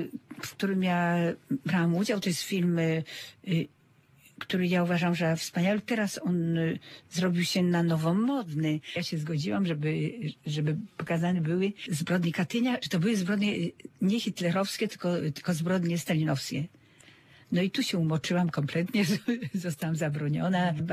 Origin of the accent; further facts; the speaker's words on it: Warsaw, Masovian Voivodeship, Poland; born there; ja, która się urodziłam w Warszawie.